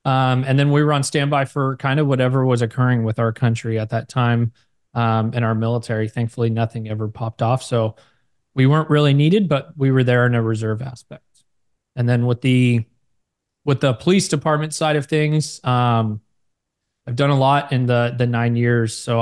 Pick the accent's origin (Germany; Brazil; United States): United States; Millbrae, California; I was born and raised in Millbrae, California, which is about 15 minutes south of San Francisco.